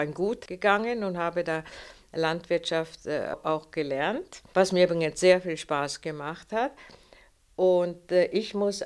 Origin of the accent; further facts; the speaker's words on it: Olomouc, Olomouc Region, Czechia; Ich komme aus der Tschechoslowakei, aus Mähren, aus der Stadt Olmütz, und bin doppelsprachig groß geworden. Ich bin in die tschechische Volksschule gegangen und habe die jeweilige Klasse privat Deutsch zu Hause gelernt